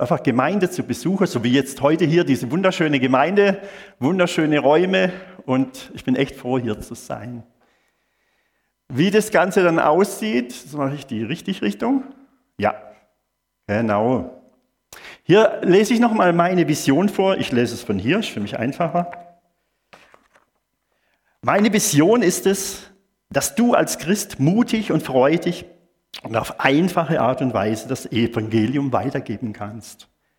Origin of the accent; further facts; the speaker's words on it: Simmersfeld, Baden-Württemberg, Germany; Ich komme aus Simmersfeld, ne? Aus dem Schwarzwald, und der Schwarzwald, der liegt mir am Herzen. Der Schwarzwald, die kleine Städtle liegen mir am Herzen. Ich bin Evangelist